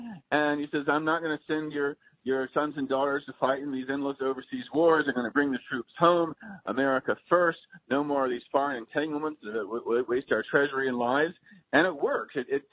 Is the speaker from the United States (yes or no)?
yes; Chapel Hill, North Carolina, United States; And also growing up in Chapel Hill, university town, I got to meet a lot of my father's students who from the Middle East.